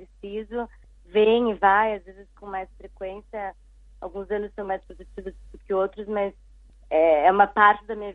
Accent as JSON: {"language": "Portuguese", "town": "Curitiba", "region": "Paraná", "country": "Brazil", "also_born_or_lived": "Rio de Janeiro / São Paulo / United States", "moved": "as an adult", "lives_now": "China", "said": "Eu sou de Curitiba, mas já há muito tempo que eu não moro lá. Eu me mudei para o Rio de Janeiro, depois São Paulo. Estudei nos Estados Unidos e trabalhei lá por quase 10 anos."}